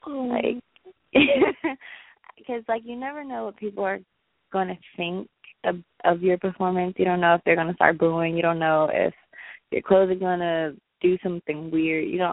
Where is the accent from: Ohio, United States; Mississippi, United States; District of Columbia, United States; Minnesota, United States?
District of Columbia, United States; Washington; I am from Washington, D.C. Awesome. But my family is from Barbados. So I say I'm from Barbados a lot, but I'm not. I was born in the States.